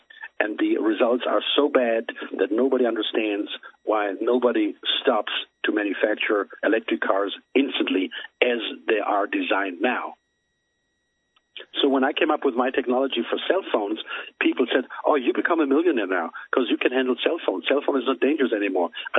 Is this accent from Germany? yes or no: yes; Germany; English is a second language; as you can tell perhaps by my slang, I'm not American-American, I'm German.